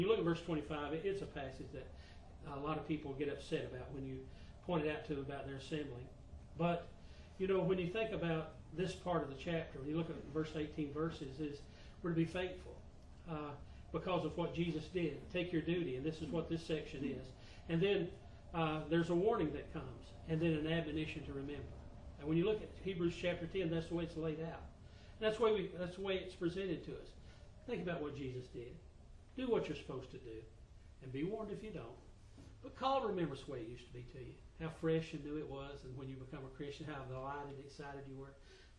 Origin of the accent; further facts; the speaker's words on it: Kentucky, United States; born there; I was from Eastern Kentucky, that's where I was born.